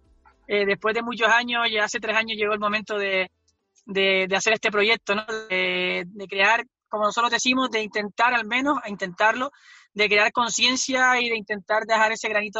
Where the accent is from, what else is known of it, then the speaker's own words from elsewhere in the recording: Tejeda, Canary Islands, Spain; Pues yo soy de Tejeda toda la vida y mi familia tenía una finquita